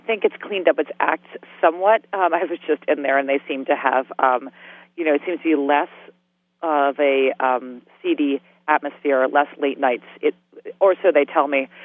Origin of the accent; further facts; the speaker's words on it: Brooklyn, New York, United States; I grew up in Brooklyn in Cobble Hill, which is about a mile and a half away from Red Hook. And I was away for 7 years from Brooklyn.